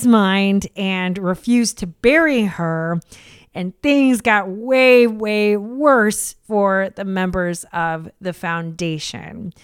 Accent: Seattle, Washington, United States; We're not Hollywood people. We're weirdos from Seattle.

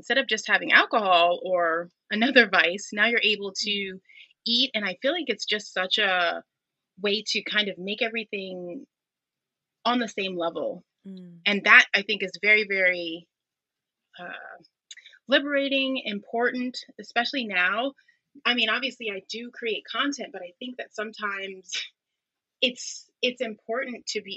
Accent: Houston, Texas, United States; born there; now in New York, United States; And so I was born in Houston, Texas, but when I moved to New York

